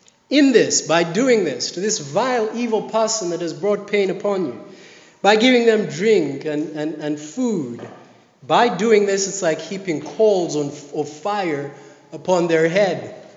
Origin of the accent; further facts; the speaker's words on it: Rwanda; I come from Rwanda. I've seen what hate, does.